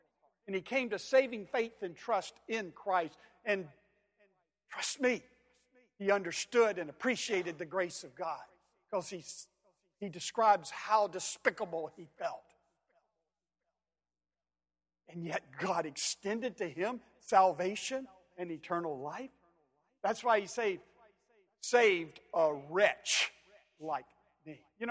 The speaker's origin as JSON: {"language": "English", "region": "Georgia", "country": "United States", "said": "I have to share this because I'm from the South. I'm from Georgia."}